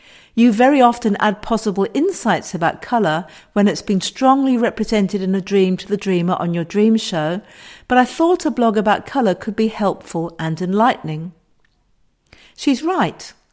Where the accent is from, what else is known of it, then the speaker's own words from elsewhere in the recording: United Kingdom; born there; most of my readers know I'm British by birth.